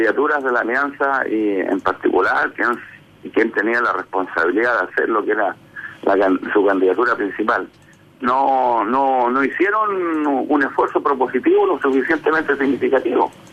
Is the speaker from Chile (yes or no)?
yes; Chile; nosotros debemos tener como demócratas chilenos